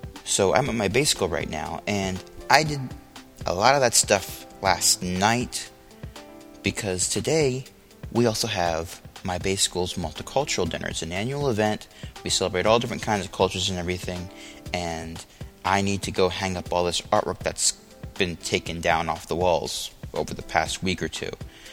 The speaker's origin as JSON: {"language": "English", "region": "Pennsylvania", "country": "United States", "said": "I'm from Pennsylvania, so it'll be nice to go back to my home state, although I didn't grow up anywhere near Valley Forge."}